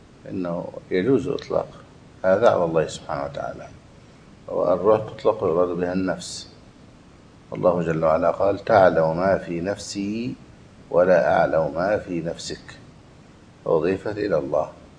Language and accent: Arabic; Egypt; وقع شيء من ذلك عندنا في مصر